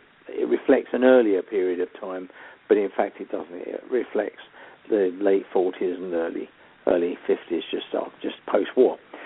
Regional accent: London, United Kingdom; And I was brought up then in the East End

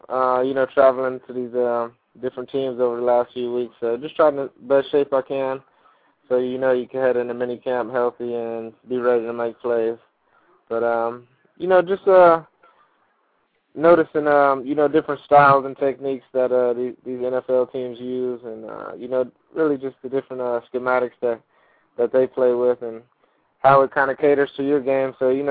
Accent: New Jersey, United States; I'm from New Jersey, and, you know, whatever we say, we got to back it up. So it's, you know, just part of growing up out here

